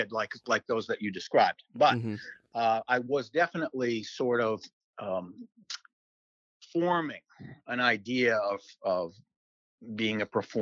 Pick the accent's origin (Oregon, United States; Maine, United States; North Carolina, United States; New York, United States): Maine, United States; Bangor; Sure. I was born and raised in the Bangor, Maine area. I was born in 1960, so I'm getting up there towards AARP status for sure.